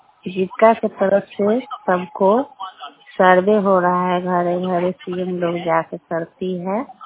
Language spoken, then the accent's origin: Hindi; Bihar, India; मैं गुरमिया घटारो पंचायत की निवासी हूँ